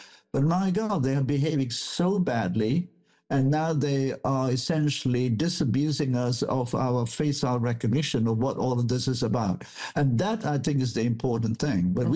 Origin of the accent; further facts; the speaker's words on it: Malaysia; I'm originally from Malaysia